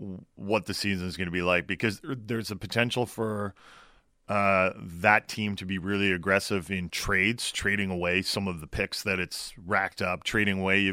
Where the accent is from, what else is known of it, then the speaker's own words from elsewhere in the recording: Utah, United States; I want to do something cool for Utah. I want to do something cool for my home state.